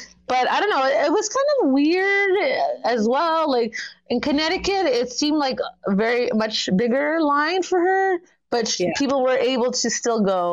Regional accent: Toronto, Ontario, Canada; And then when they heard that I came from Toronto, they're like, oh, my gosh, you're a huge fan.

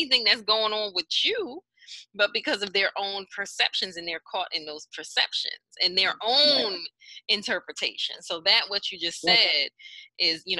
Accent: Jamaica; We're from the Caribbean.

